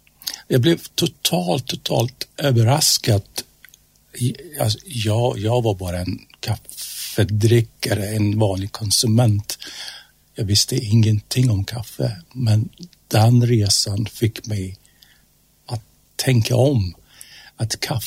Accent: Iran; Swedish is a second language; now in Sunne, Sweden; jag är uppvuxen en storstad i Iran och alltid drömt om att bo ute på landet. Och när jag hamnade här i Sunne

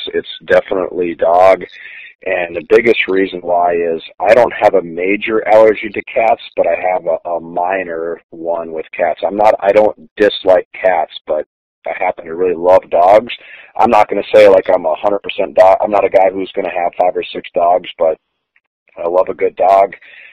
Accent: North Dakota, United States; also born or lived in Minnesota; I claim both states because I was born in Minnesota, mostly grew up in North Dakota.

